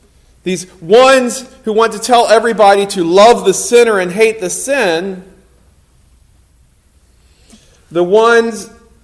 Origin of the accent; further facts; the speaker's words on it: South Carolina, United States; I grew up in South Carolina. I spent a lot of my childhood in South Carolina, and I learned my Lutheran faith in South Carolina.